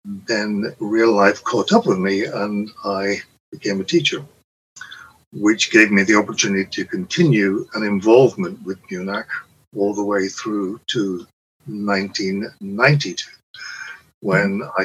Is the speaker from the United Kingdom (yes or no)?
yes; Northern Ireland, United Kingdom; Previous to that, I grew up mainly in Northern Ireland, and I took a summer as a schoolboy picking strawberries in East Anglia here in England.